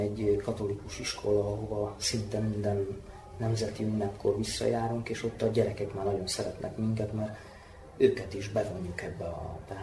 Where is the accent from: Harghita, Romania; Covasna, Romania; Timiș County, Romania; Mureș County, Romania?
Mureș County, Romania; Reghin; Erdélyben voltak, Szászrégenben, ahol én születtem, és akkor ott éltem.